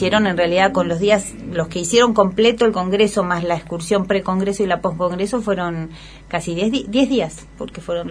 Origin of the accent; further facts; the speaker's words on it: Mendoza, Argentina; soy de Mendoza, donde es todo árido.